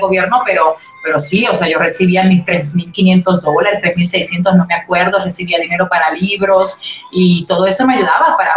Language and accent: Spanish; Puerto Rico; accent: Puerto Rican; tener un proyecto en donde esté en Puerto Rico, con mi acento, con acento así boricua